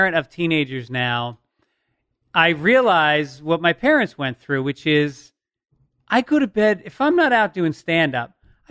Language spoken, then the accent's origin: English; Tarrytown, New York, United States; also born or lived in Bronx; Born in the Bronx, and then grew up mostly in Tarrytown, New York, which is about a half hour north of there. And it was a town. It's a factory town, GM, big GM plant.